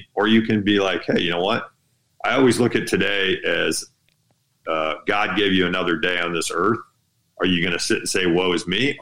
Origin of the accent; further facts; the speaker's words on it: United States; we grew up on the Mississippi River, so we kind of grew up thinking that we were Huck Finn and always wanted to build the raft and float down the river.